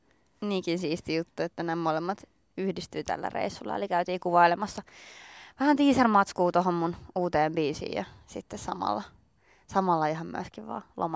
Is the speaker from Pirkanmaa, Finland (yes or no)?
no; Nummela, Uusimaa, Finland; Olen kotoisin alun perin Nummelasta